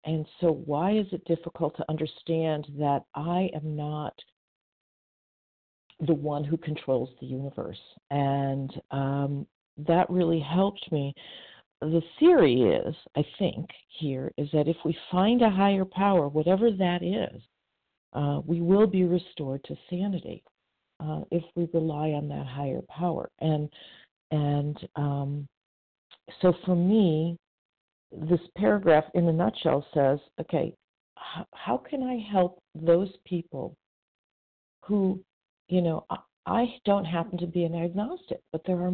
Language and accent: English; California, United States; from Northern California as well.